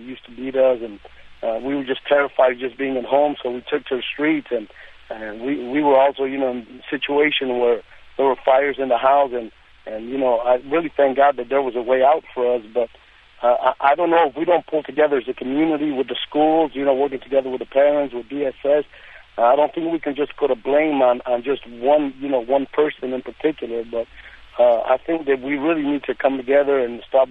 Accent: Chicago, Illinois, United States; also born or lived in Los Angeles; I was raised in Chicago and L.A.

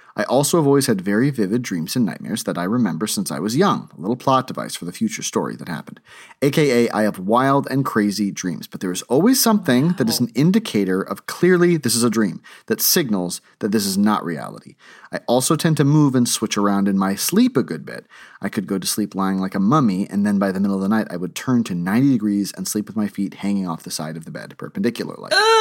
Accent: Texas, United States; This was one of my first times really driving around in the Northeast. I grew up in Texas.

